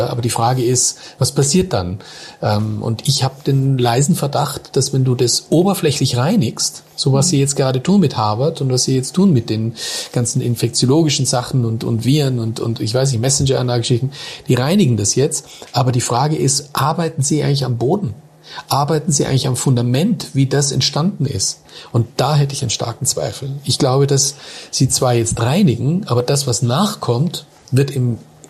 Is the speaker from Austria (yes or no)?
no; Switzerland; Als Schweizer